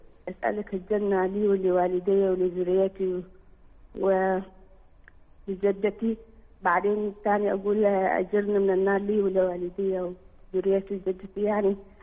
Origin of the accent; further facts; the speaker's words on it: Jeddah, Makkah Province, Saudi Arabia; احنا من اهل جدة